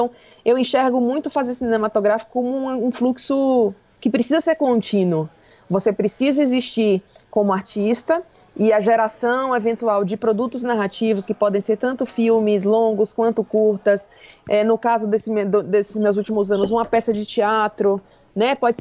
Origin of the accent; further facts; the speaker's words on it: Salvador, Bahia, Brazil; now in São Paulo, Brazil; Eu apesar de estar em São Paulo, eu sou baiana, né? Eu fui criada em Salvador.